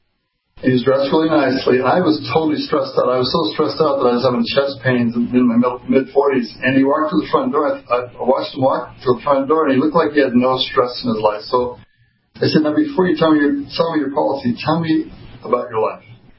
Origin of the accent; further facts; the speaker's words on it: Denver, Colorado, United States; I said, hi, I'm from Denver.